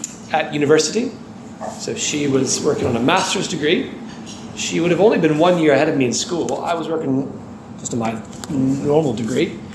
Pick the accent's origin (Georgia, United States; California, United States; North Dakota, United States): Georgia, United States; Atlanta; accent: American; now in Islington, United Kingdom; Hopefully my accent won't put you off. It's anglicized a bit, but not that much probably. Grew up in the city of Atlanta.